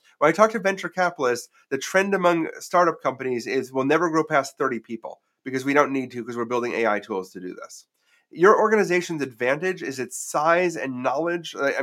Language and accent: English; Milwaukee, Wisconsin, United States; I mean, I grew up in Milwaukee, Wisconsin.